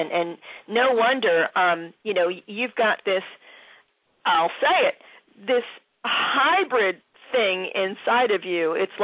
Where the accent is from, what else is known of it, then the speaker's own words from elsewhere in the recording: Philadelphia, Pennsylvania, United States; growing up in Philadelphia with my Italian brethren around me